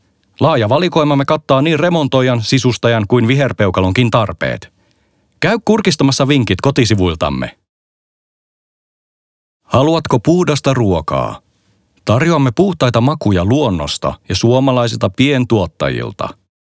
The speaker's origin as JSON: {"language": "Finnish", "town": "Helsinki", "region": "Uusimaa", "country": "Finland", "said": "ja olen helsinkiläinen 35-vuotias freelance-näyttelijä."}